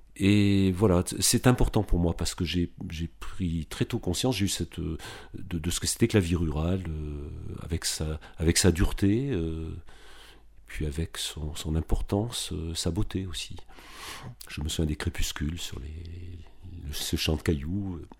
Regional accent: Casablanca, Casablanca-Settat, Morocco; born there; je suis pied noir, en réalité. Je suis né à Casablanca, au Maroc, d'une mère qui était elle-même née au Maroc dans les années 20.

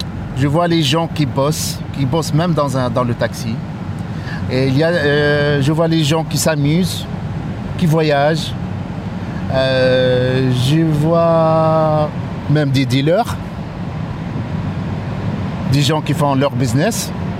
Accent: Tunisia; moved away as an adult; now in Paris, France; je suis d'origine tunisienne. Mais ça fait plus que 20 ans. J'ai fait mes études ici.

